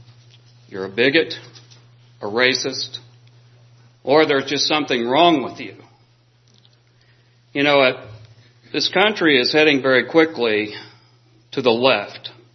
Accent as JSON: {"language": "English", "region": "the South", "country": "United States", "tie": "born or raised there", "said": "I grew up in the South, and I could care less about the color of a person's skin."}